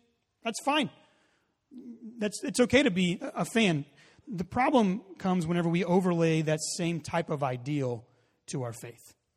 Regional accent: Dallas, Texas, United States; I grew up in Dallas, Texas, so I grew up about 10 minutes from the Texas Ranger Stadium.

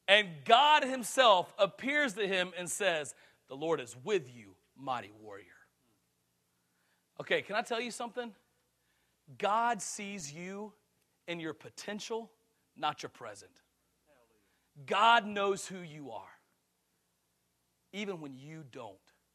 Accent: the South, United States; "No, I'm from the South. I hate the North,"

